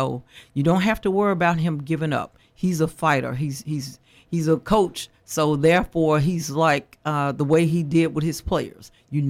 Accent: Montgomery, Alabama, United States; Yes. I am from Montgomery. I was born here in Montgomery. I attended public schools.

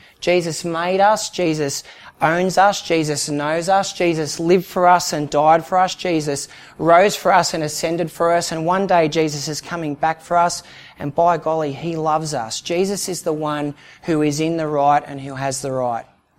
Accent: Newcastle, New South Wales, Australia; Like, I'm an Aussie and I work with Aussies

